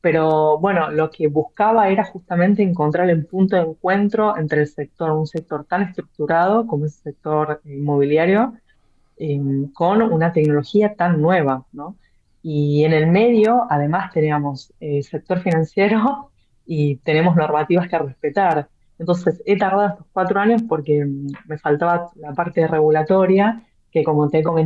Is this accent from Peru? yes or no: no; Argentina; accent: Argentine; now in Spain; yo hago fuerza aquí en España, pero se entiende que por mi acento sea argentina